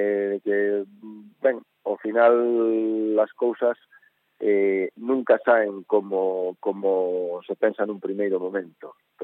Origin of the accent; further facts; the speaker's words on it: Xinzo de Limia, Galicia, Spain; born there; presentar en primicia a novela ou o libro na miña terra, na vila que me viu nacer, en Xinzo de Limia.